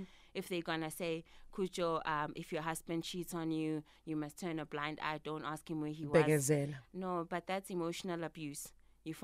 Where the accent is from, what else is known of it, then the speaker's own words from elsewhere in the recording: Mbombela, Mpumalanga, South Africa; I'm from Nelspruit. I went to St. Peter's, shout out.